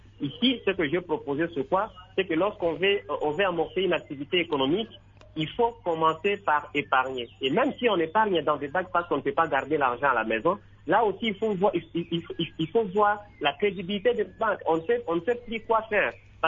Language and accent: French; Kisangani, Tshopo, DR Congo; nous avons connu plusieurs banques de coopératives et d'épargne ici chez nous à Kisangani